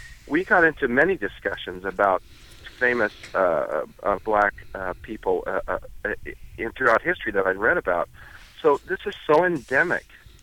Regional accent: the South, United States; I mean, I was raised in the South

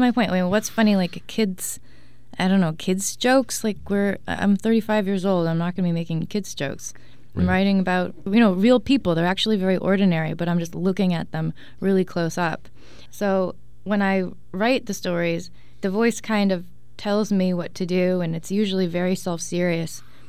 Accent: Newton, Massachusetts, United States; mother ended up getting a job teaching violin in Boston, which is how we ended up in Boston, and I grew up in Newton, Mass.

